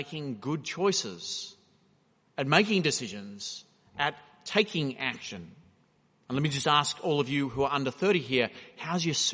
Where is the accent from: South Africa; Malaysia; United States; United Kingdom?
Malaysia; I grew up in Malaysia